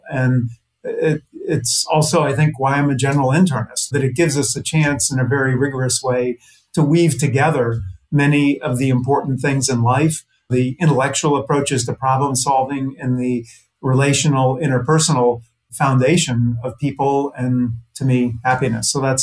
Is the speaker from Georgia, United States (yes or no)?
no; Cleveland, Ohio, United States; And I was growing up in Cleveland